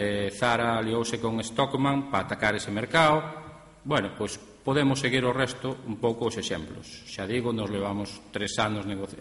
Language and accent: Galician; Galicia, Spain; como galegos que somos